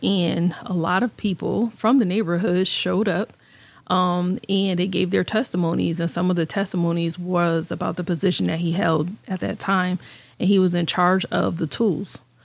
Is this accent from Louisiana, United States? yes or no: no; New Haven, Connecticut, United States; I did. I grew up in the Hill area of New Haven all of my life. My parents are still homeowners there and living in their home where I was raised.